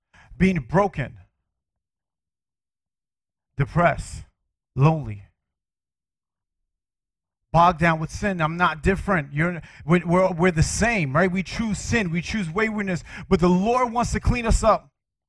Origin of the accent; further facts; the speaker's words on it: Brooklyn, New York, United States; I grew up in Cypress Hills Projects in Brooklyn, New York.